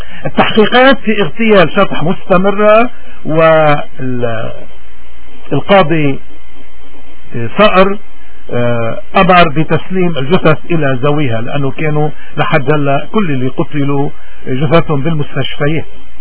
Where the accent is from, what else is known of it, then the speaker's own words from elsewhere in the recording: Lebanon; ولكن بالمدى المنظور نحن كلبنانيين شو المطلوب منا؟